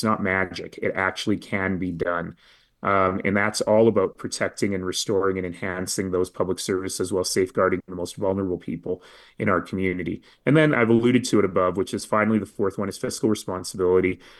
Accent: Calgary, Alberta, Canada; I'm from Northeast Calgary.

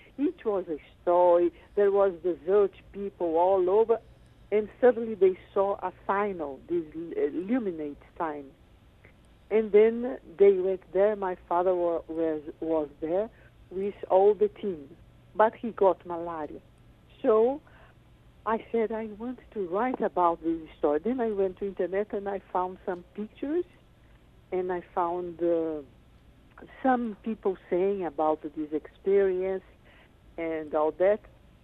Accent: Brazil; born there; English is a second language; I was born in Brazil, but French.

